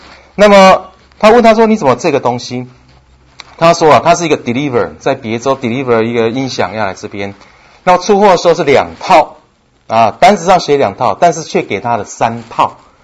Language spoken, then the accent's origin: Chinese; Taiwan; 我不晓得你哪里来的，我们台湾来的